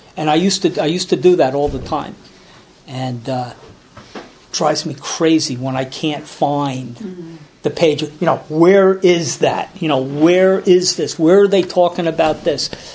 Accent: Chatham, New Jersey, United States; I can remember I grew up in Chatham, and when I first came into AA

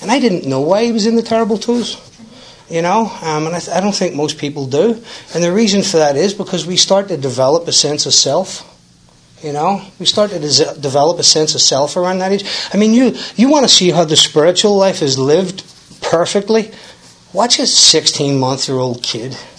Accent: Belfast, Northern Ireland, United Kingdom; now in United States; I grew up in West Belfast. You know, you probably figured out already, I'm not from around here, you know. I'm not from this zip code, and there's geographics in my story, you know.

